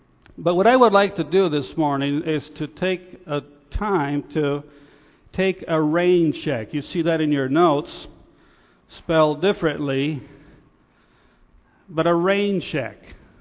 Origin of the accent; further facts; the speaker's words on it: Italy; English is a second language; now in United States; As I mentioned, I come from Italy, and you might even detect a little bit of an accent or a word that will come out a little bit different once in a while.